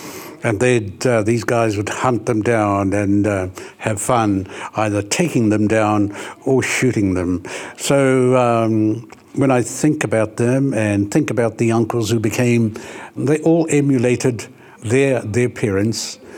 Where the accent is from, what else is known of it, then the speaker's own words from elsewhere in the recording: Ruatahuna, Bay of Plenty, New Zealand; It depends where you're from. And we're from Ruatahuna